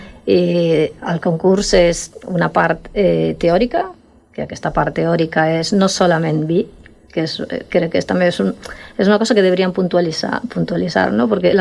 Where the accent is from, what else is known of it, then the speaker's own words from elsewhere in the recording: Galicia, Spain; now in Catalonia, Spain; sóc gallega. I que vaig descobrir la professió de somilleria a Catalunya, és a dir, sóc de les Ries Baixes. Tota la vida he estat rodejada de raïm, d'albariño